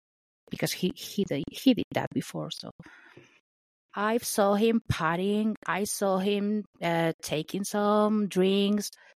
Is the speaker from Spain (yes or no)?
yes; Barcelona, Catalonia, Spain; English is a second language; now in Madrid, Spain; my hometown is Barcelona. So I'm not from here, from Madrid.